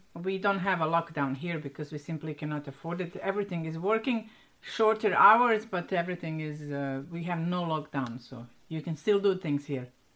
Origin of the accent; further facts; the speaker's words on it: Banja Luka, Republika Srpska, Bosnia & Herzegovina; Apart from my hometown, yes, of course. I will exclude my hometown, Banja Luka.